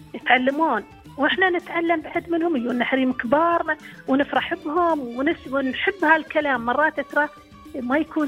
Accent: United Arab Emirates; accent: Emirati

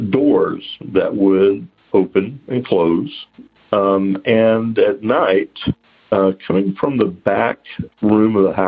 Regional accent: Tennessee, United States; I'm originally from Upper East Tennessee. And I grew up in a haunted house.

